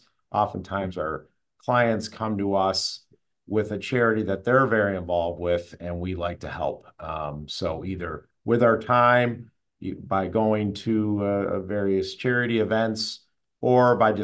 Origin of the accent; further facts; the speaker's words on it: Rochester, New York, United States; I was born and raised in Rochester, so the community's been very good to me and my family. I'm the youngest of seven, so our family has deep roots in this community